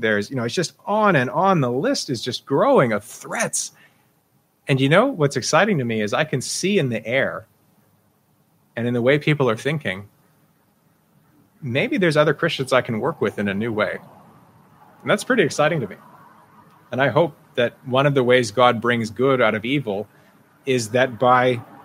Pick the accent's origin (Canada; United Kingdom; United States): Canada